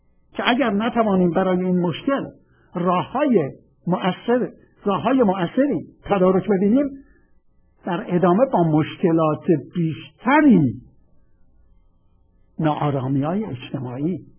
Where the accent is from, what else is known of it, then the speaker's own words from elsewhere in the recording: Iran; moved away; موقعی که من از ایران بیرون اومدم اینطور فکر نمی کردم